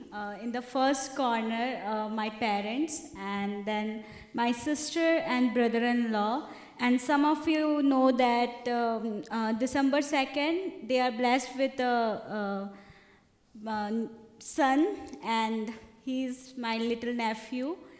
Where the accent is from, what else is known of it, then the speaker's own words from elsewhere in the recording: Chhattisgarh, India; India has 29 states, and I am from Chhattisgarh, exactly central part of India.